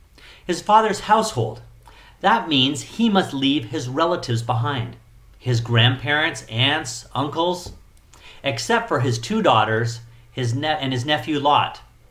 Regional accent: Canada; I suspect that he was proud that he was from the land of Ur, in the same way that I'm proud that I'm Canadian, and you might be the same way.

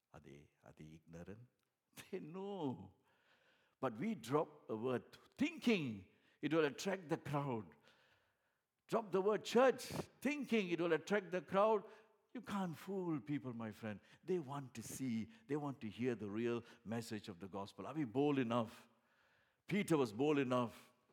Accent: Singapore; Because I'm a Singaporean. My family is from Singapore. And we are born and brought up.

